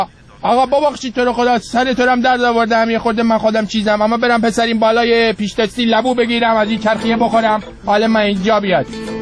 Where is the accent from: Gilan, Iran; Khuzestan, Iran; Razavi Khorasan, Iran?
Gilan, Iran; Rasht; من بچه رشتم، من یه زمانی ما توی رشت برای خودمون گنجلاتی بودیم